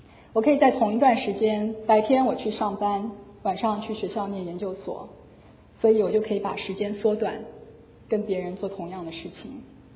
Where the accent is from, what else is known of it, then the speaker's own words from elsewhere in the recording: China; 我们中国人其实是非常喜欢福气的一个民族，也非常喜欢被祝福